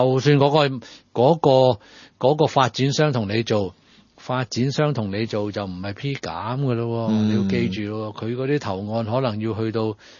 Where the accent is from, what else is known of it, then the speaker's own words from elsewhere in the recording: Hong Kong; 因為我哋香港人咧就個投機意欲咧就實在太重啦，任何嘢都係攞嚟炒賣